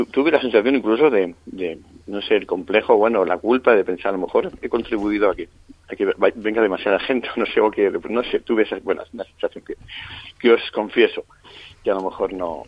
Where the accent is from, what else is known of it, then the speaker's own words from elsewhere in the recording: Cantabrian coast, Spain; Yo era poco del Mediterráneo, yo soy del Cantábrico